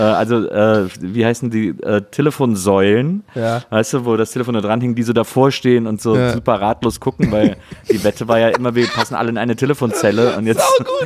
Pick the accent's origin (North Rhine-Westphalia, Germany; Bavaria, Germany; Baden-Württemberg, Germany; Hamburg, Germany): North Rhine-Westphalia, Germany; Bonn; born there; für mich als gebürtiger Bonner, hier geboren